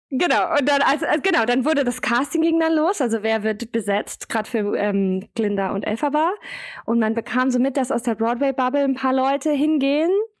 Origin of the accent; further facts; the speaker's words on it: Stuttgart, Baden-Württemberg, Germany; Anhand der Stücke weiß man schon, wo ich groß geworden bin, weil die liefen alle hintereinander im SI-Zentrum.